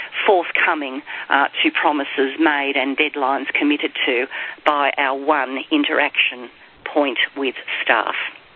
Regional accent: Australia; Manal, your points are perfectly clear to me, and being Australian

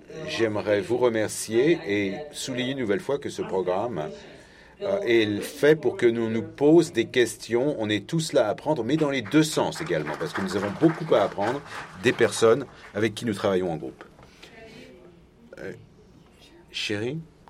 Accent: Romania; Je suis de Roumanie et je suis très honoré de jouer ce rôle de mentor.

